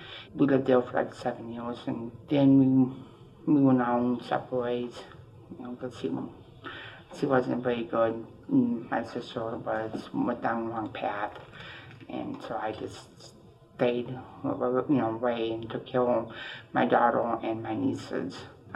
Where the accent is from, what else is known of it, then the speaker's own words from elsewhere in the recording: Leafield, Indiana, United States; now in Valparaiso, United States; I grew up in Leafield, Indiana, with my grandparents. And then I moved to Valpo when I turned 18